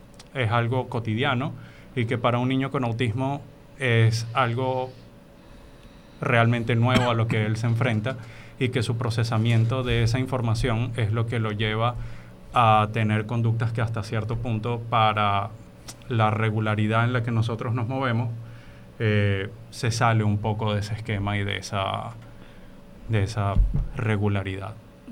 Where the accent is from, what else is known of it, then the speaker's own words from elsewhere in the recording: Venezuela; moved away as an adult; now in Guayaquil, Ecuador; Soy venezolano, graduado en la Universidad Central de Venezuela. Tengo un año trabajando aquí en Guayaquil